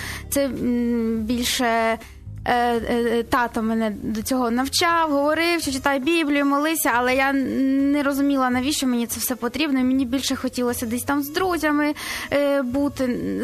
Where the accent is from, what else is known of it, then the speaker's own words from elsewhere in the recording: Katowice, Silesian Voivodeship, Poland; Я взагалі з Польщі, так, але не з самого Кракова, ага. З Катовіц, це під Краковом, Шльонське воєводство.